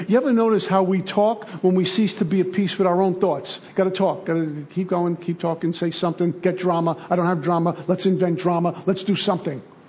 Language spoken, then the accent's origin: English; Brooklyn, New York, United States; Because my version of courage growing up in Brooklyn is, you don't tell anyone anything, that means you're tough.